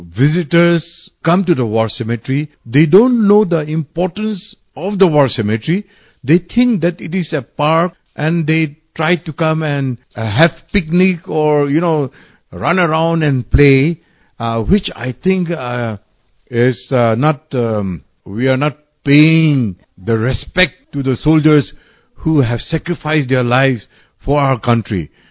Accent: Kohima, Nagaland, India; I was born there in the Kohima War Cemetery, where my father, we have our cemetery bungalow. I was born there, brought up there

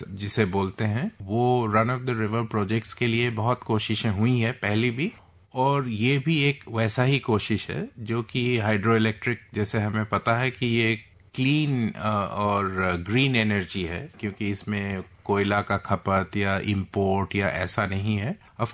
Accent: Assam, India; मैं आपको पता है मैं असम से आता हूँ

